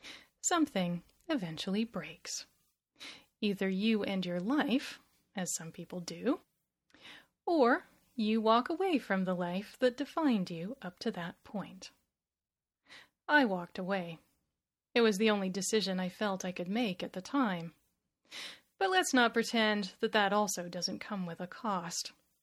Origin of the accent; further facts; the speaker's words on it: Canada; I am Canadian, after all.